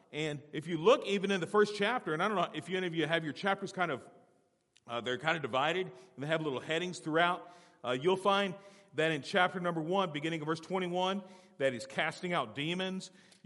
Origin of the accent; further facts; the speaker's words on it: California, United States; also born or lived in Alabama; growing up in California, I remember Shell stations, and in Alabama, I remember Shell stations.